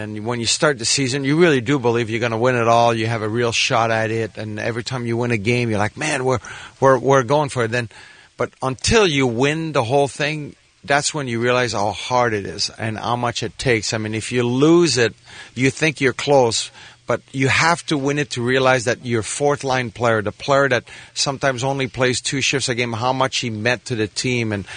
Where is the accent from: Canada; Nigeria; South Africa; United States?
Canada; Montreal, Quebec; growing up in Montreal